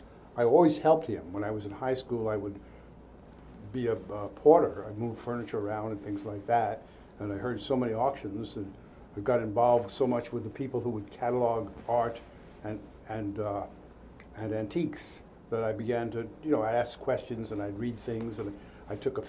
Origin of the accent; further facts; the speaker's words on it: New York City, New York, United States; I'm from New York City. Mm-hmm. Was born here, raised here.